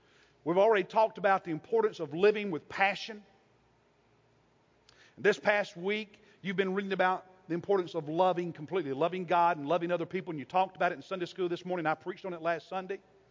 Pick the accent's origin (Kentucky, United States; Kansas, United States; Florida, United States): Kentucky, United States; I'm from Kentucky. We don't eat them there either.